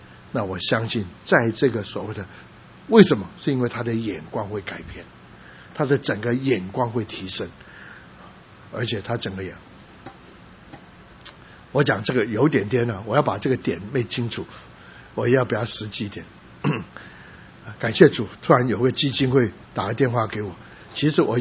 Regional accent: San Francisco, California, United States; 他不知道我是从旧金山来的

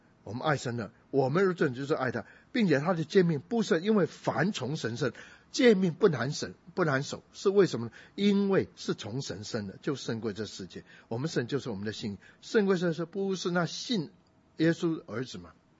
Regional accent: Muzha, Taipei, Taiwan; 因为我家小时候在木栅，我知道过年的时候每个人从南部来都要跑

